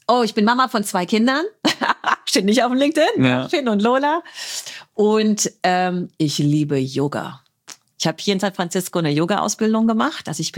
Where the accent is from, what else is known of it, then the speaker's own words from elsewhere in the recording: Heidelberg, Baden-Württemberg, Germany; also born or lived in Dublin / London; now in United States; Also ich bin ja Heidelbergerin, bin dort geboren, das ist einfach meine Heimatstadt, ne?